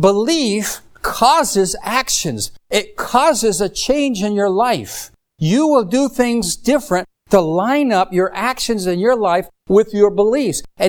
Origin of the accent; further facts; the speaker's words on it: South Carolina, United States; So, you know, I'm from South Carolina. I like Southern cooking